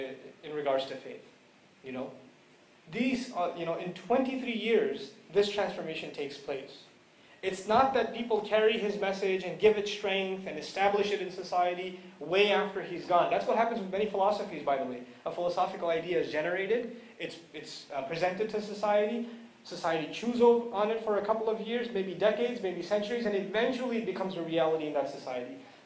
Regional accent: New York City, New York, United States; I come from New York City originally, and in New York, when you go into a mosque or masjid, you'll find like 50 nations represented in every row.

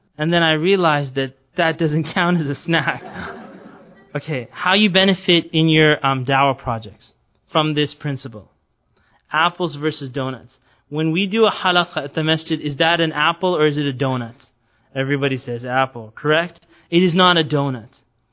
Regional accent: Canada

